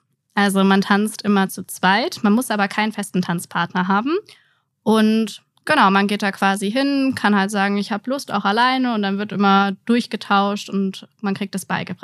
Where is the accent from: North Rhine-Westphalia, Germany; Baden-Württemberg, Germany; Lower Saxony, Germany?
North Rhine-Westphalia, Germany; ich bin in der Nähe von Köln groß geworden und habe Wirtschaftsingenieurwesen, Maschinenbau in Aachen und in Zürich studiert